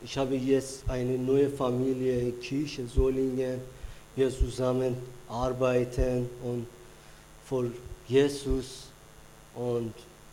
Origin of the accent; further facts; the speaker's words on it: Iran; German is a second language; now in Germany; Ich komme aus dem Iran. Ich bin sehr froh, mich. Ich bin hier. Und ich habe seit 2 Jahren Jesus gefunden.